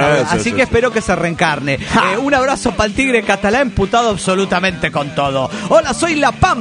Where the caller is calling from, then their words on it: Córdoba, Argentina; de Córdoba, Argentina.